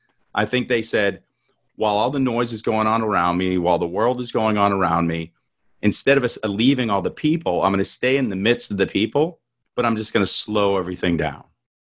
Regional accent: Boston, Massachusetts, United States; now in Austin, United States; because I'm from Boston and everything's about fast, fast, fast, fast.

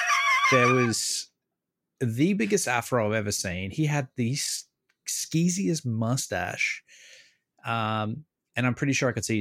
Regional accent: Australia; if you remember as an Australian, he used to air on SBS late at night, maybe late 90s, early 2000s.

